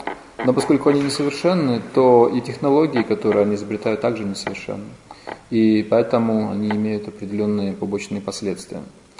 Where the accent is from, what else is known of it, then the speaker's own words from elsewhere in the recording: Vladivostok, Primorsky Krai, Russia; И я из Владивостока. Я приезжаю в Находку, в Партизанск, время от времени.